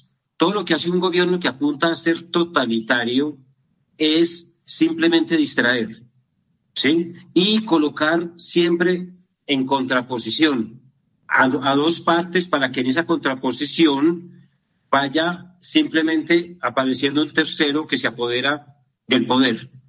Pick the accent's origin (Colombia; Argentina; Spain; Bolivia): Colombia; estas fiestas son importantes porque nos unen y nos recuerda que somos colombianos y podemos abrazarnos.